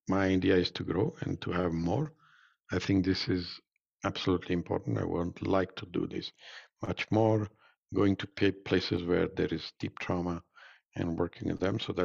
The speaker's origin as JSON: {"language": "English", "country": "India", "tie": "born or raised there", "also_born_or_lived": "Tanzania", "said": "I grew up in India and in Africa, in Tanzania."}